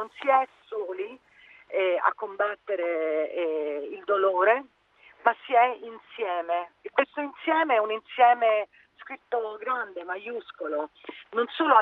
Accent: Rome, Lazio, Italy; perché sono romana per motivi, diciamo, personali

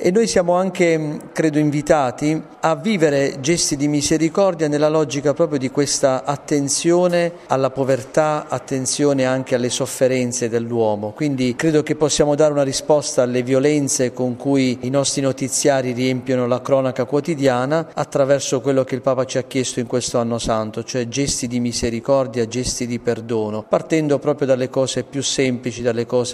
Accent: Apulia, Italy; Io vengo dalla Puglia, che è stata definita anche il ponte tra l'Oriente e l'Occidente

